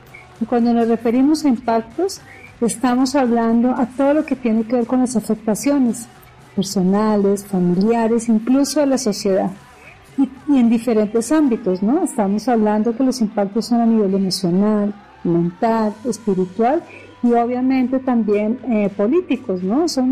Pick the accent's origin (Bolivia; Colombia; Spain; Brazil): Colombia; now in Mexico; soy colombiana.